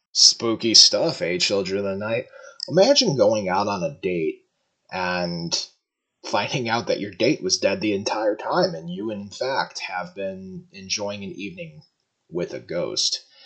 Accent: Chicago, Illinois, United States; Growing up in Chicago, which I did, and I still live in to this day, Chicagoland proper, I guess now

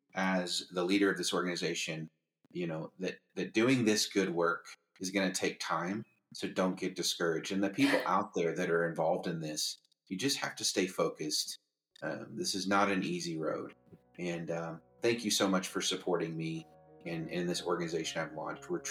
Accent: Florida, United States; also born or lived in Georgia / Tennessee; So I was born in Tallahassee, grew up in Florida, and then Georgia and Tennessee.

